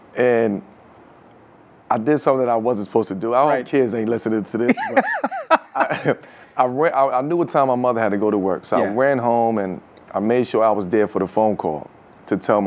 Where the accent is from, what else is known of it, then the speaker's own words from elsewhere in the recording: Brooklyn, New York, United States; I came from Brooklyn and Red Hook, where it was predominantly black, Puerto Ricans, Italians was in the back, Irish was in the back.